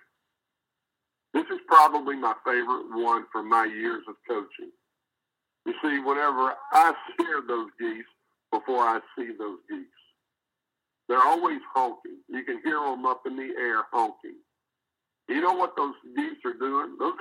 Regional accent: Tyler, Texas, United States; It doesn't matter that you're from Chicago and I'm from Tyler and I may not know you.

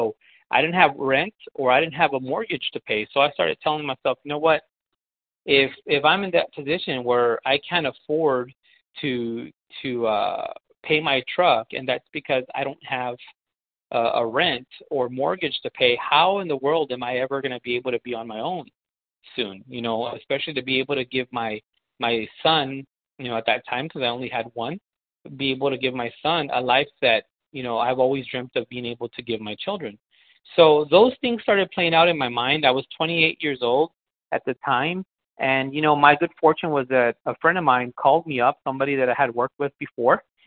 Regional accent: Edinburg, Texas, United States; I'm from Edinburgh, Texas. Edinburgh is a town in south Texas. It's a border town of Mexico. We're super close to the border.

